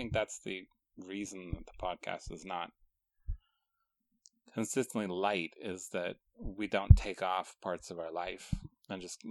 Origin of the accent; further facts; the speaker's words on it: Alaska, United States; because I was from Alaska and October is much cooler.